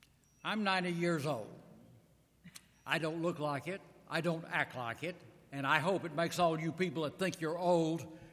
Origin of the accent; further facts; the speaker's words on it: Beaumont, Texas, United States; We'll see what happens with the new pastor at our church in Beaumont. I'm from Beaumont.